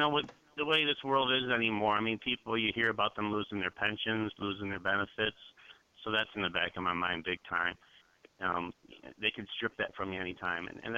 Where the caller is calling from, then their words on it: Michigan Center, Michigan, United States; Michigan Center, Michigan.